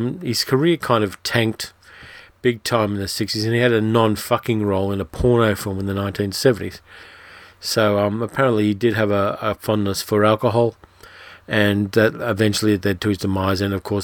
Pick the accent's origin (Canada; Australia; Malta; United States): Australia; Sydney, New South Wales; They were tearing down the old tram depot and an old fortification on that part of the harbour at the time to build the iconic Sydney Opera House.